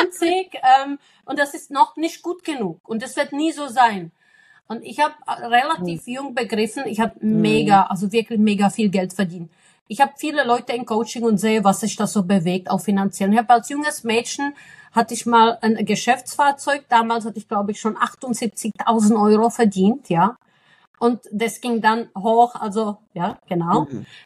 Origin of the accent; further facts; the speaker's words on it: Czechia; now in Germany; ja, ich bin in Tschechien groß geworden und bin dann wirklich mit einem One-Way-Ticket.